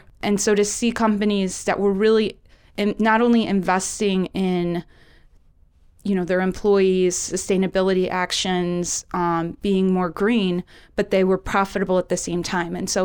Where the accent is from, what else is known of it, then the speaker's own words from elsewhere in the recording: Chicago, Illinois, United States; I'm originally from Chicago.